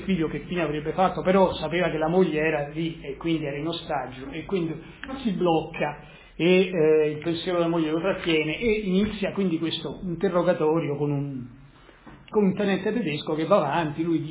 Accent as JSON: {"language": "Italian", "town": "Rome", "region": "Lazio", "country": "Italy", "accent": "Roman", "lives_now": "Milan, Italy", "said": "io abito anche lì vicino, caso vuole, perdonate l'impressione romana, ma sono milanese, rimilanesizzato da 20 anni, però sono romano, sono ritornato su, al nord."}